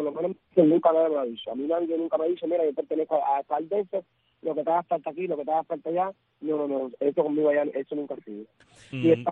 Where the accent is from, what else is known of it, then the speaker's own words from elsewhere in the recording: Baracoa, Guantánamo, Cuba; porque en mi pueblo la única trans soy yo, por lo menos por mi pueblecito